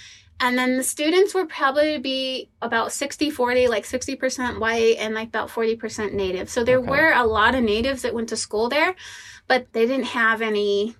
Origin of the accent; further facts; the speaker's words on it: Oklahoma, United States; I am from the Kiowa and Apache tribes of Oklahoma.